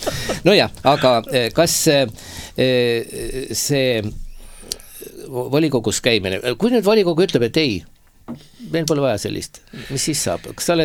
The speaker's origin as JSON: {"language": "Estonian", "town": "Muhu", "region": "Saare County", "country": "Estonia", "tie": "born or raised there", "said": "sünnipärase muhulena võin ikka veel öelda, et saalused üllatavad ka mind veel aega ajalt."}